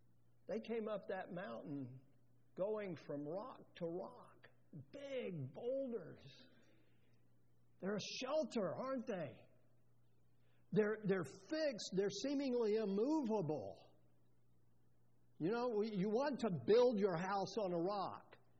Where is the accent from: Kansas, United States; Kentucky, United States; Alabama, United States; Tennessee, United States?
Tennessee, United States; Now, I grew up in East Tennessee, so I know a thing or two about rocks.